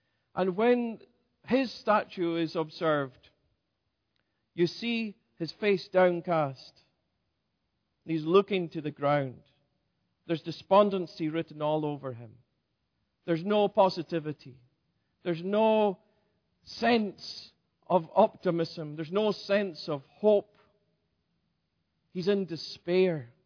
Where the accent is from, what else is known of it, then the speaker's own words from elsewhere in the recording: Scotland, United Kingdom; I come from Scotland and I studied in Edinburgh.